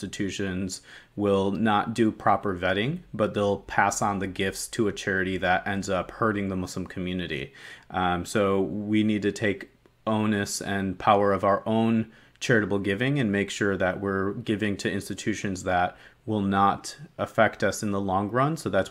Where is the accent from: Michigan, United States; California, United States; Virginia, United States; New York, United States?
Michigan, United States; Detroit; because I'm from Detroit, Michigan.